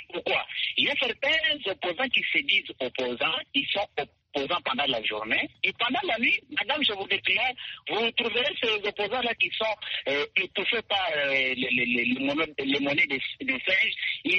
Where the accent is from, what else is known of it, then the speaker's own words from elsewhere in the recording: Republic of the Congo; Je suis fier, puisque je suis africain, je suis congolais.